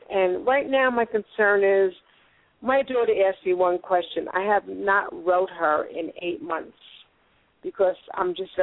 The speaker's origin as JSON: {"language": "English", "region": "New York", "country": "United States", "said": "Oh, you got that right, from New York."}